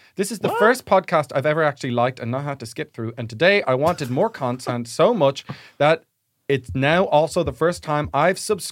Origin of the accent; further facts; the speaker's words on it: Wisconsin, United States; I'm from Wisconsin, for context